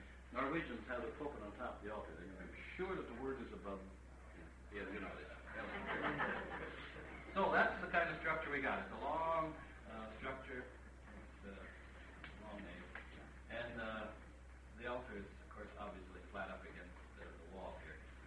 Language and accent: English; Lakeview, Minnesota, United States; I grew up in Lakeview, Minnesota, which is a small town. It's 3,800 or 4,000, something like that, which wasn't that large.